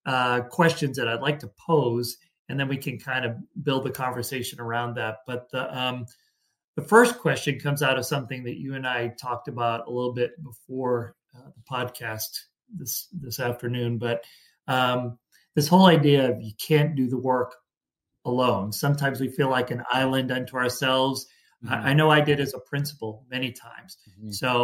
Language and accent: English; Boston, Massachusetts, United States; I'm originally from Boston. So